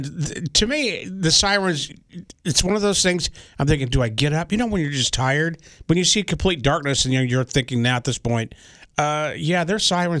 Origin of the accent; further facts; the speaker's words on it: Texas, United States; I grew up in Texas.